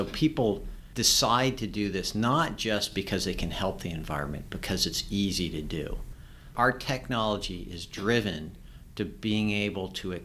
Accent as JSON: {"language": "English", "region": "California", "country": "United States", "tie": "born or raised there", "said": "I don't remember this many fires growing up in California."}